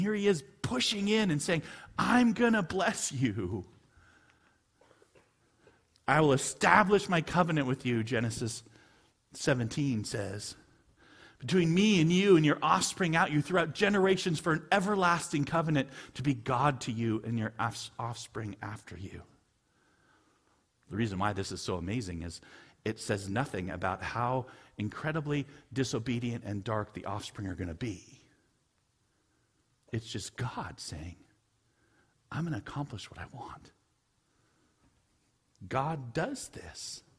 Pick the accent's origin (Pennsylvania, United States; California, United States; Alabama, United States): California, United States; also born or lived in Hawaii; now in Washington, United States; So I always heard because I was from Southern California, Hawaii.